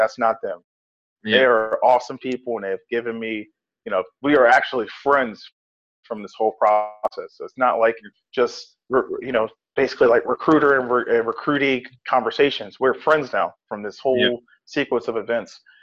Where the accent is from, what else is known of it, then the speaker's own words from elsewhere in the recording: New Jersey, United States; I'm from New Jersey originally, and I have family in New Jersey, Delaware, PA.